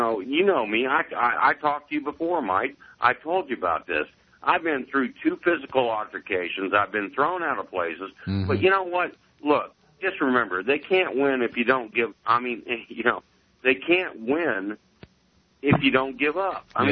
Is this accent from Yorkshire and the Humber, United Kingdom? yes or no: yes; Ackworth, Yorkshire and the Humber, United Kingdom; from Ackworth.